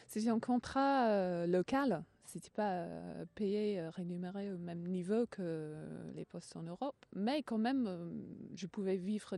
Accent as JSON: {"language": "French", "town": "Brighton", "region": "South East England", "country": "United Kingdom", "tie": "born there", "second_language": "French", "said": "Oui, voilà, je suis anglaise d'origine, je suis née dans le sud-est d'Angleterre, pas loin de Londres, Brighton."}